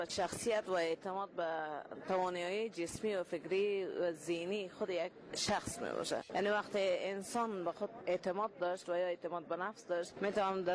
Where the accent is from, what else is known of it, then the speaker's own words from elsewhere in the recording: Kabul, Afghanistan; از کابل هستم و در هرات مؤسس مکتب خصوصی